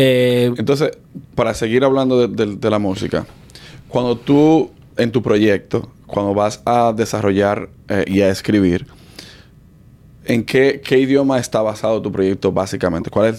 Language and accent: Spanish; Dominican Republic; En general, y no porque yo soy dominicano